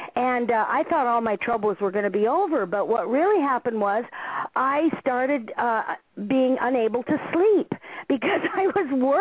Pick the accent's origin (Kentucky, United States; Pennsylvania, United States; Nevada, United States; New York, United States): Nevada, United States; Well, I was born and raised in Nevada near Lake Tahoe, and I always loved Hawaii Five-0 and those kind of shows, so I had it in my head that I wanted to live in Hawaii my whole life.